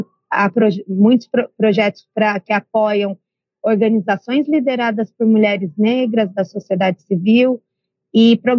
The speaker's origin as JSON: {"language": "Portuguese", "town": "Campinas", "region": "São Paulo", "country": "Brazil", "tie": "born or raised there", "said": "Eu cresci em Campinas."}